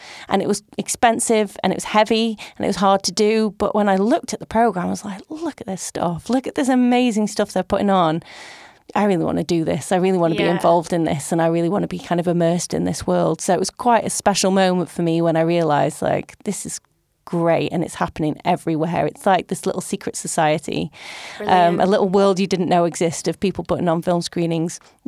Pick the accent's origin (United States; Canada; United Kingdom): United Kingdom; Stoke-on-Trent, West Midlands; So I grew up in Stoke, and at the time, I don't think there were very many community cinemas.